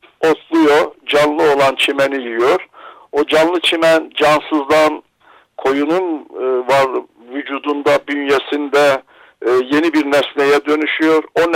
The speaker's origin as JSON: {"language": "Turkish", "region": "Malatya", "country": "Turkey", "said": "Ben Malatyalıyım."}